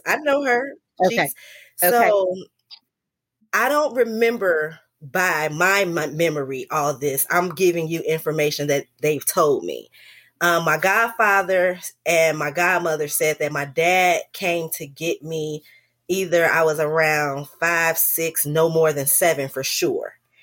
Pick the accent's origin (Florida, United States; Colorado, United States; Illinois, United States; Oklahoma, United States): Illinois, United States; Chicago; I grew up mostly in Chicago, South Side for the most part. Summertime, I would go to North Carolina in the summers with the Elder family.